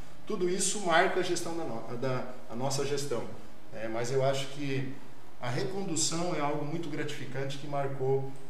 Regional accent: Palotina, Paraná, Brazil; Eu sou nascido aqui, né? Eu sou oestino, nasci em Palotina, quando Maripá ainda pertencia a Palotina.

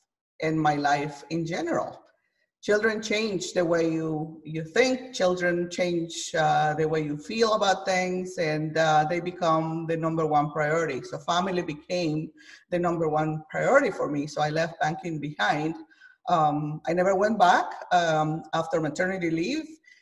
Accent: Guatemala; I am from Guatemala, as you know.

